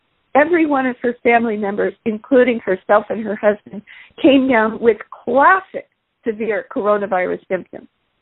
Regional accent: Pacific Grove, California, United States; to my hometown here in Pacific Grove, California, at the Asilomar Conference Center

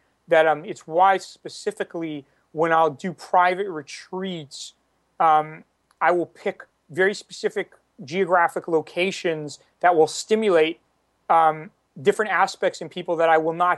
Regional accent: New York, United States; I'm from New York originally.

